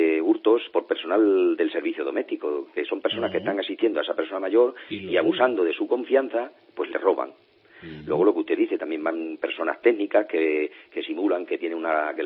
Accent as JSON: {"language": "Spanish", "region": "Extremadura", "country": "Spain", "said": "como se suele decir en mi tierra, que yo soy extremeño, nadie da duros a peseta."}